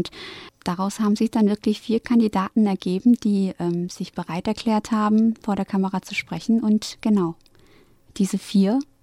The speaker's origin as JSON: {"language": "German", "country": "Germany", "tie": "born or raised there", "said": "das Herkunftsland meiner Eltern ist die Türkei, aber meine Heimat und mein Zuhause ist hier in Deutschland."}